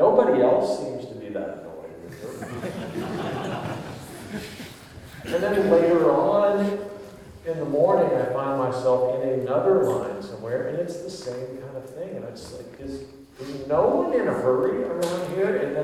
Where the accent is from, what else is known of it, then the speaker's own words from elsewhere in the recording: Fort Wayne, Indiana, United States; now in New York, United States; I am an exile in every way in New York because I'm from Fort Wayne, Indiana. I grew up surrounded by cornfields. I am Midwestern, slow-paced.